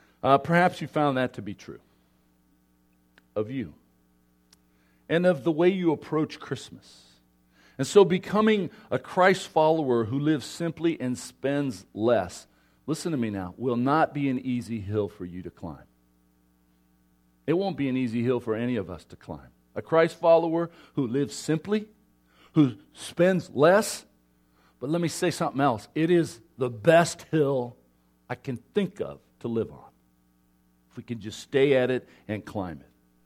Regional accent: Scotland, United Kingdom; It helps that I'm Scottish. You know, a Scotsman

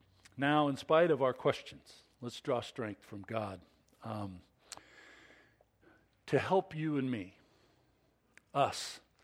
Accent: United States; I'm American too, you got to understand.

